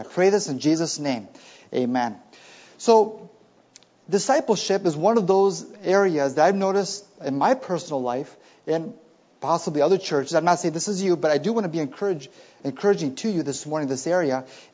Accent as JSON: {"language": "English", "country": "Bolivia", "tie": "born or raised there", "said": "I grew up in Bolivia. My parents have been in missionaries since 1982. They're still there today."}